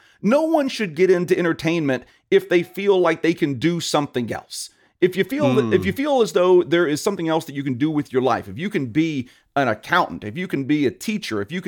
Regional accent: Louisiana, United States; And I am a Southern boy. I grew up in Louisiana.

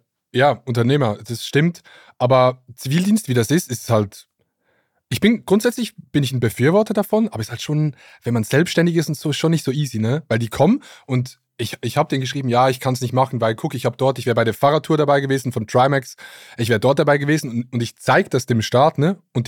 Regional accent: Switzerland; Ich komme ja aus der Schweiz

